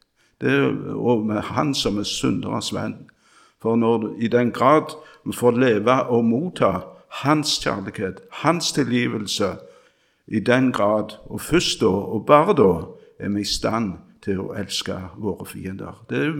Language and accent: Norwegian; Randaberg, Rogaland, Norway; og hjemme på Randaberg, min ungdom